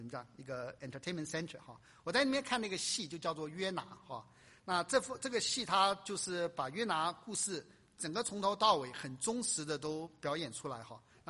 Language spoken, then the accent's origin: Chinese; Hunan, China; 哎，我是湖南人哈